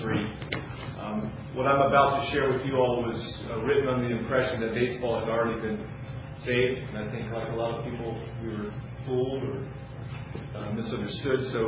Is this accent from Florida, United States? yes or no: yes; Boca Raton, Florida, United States; moved away as an adult; now in Maryland, United States; I'm here today as a resident of Maryland after moving from my hometown in Boca Raton, Florida, to attend school and play soccer at Towson University.